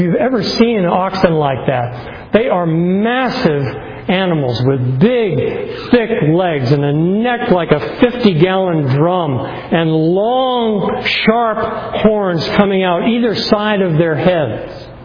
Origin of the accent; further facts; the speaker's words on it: New Hampshire, United States; I was raised in New Hampshire, as some of you know, and every year my family would go to the county fair.